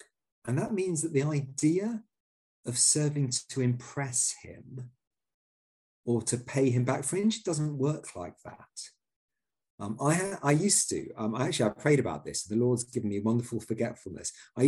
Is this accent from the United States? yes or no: no; Yorkshire and the Humber, United Kingdom; I'm actually a Yorkshireman, not a Lancastrian, so I prefer the other man to buy.